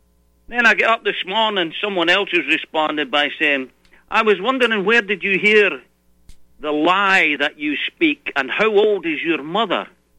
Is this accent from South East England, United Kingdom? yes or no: no; Falkirk, Scotland, United Kingdom; one of the battles featured in that movie took place in my hometown of Falkirk